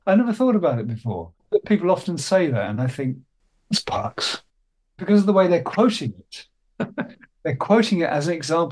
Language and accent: English; Lewisham, London, United Kingdom; because I spent some of my growing up in Lewisham, South London, and such places.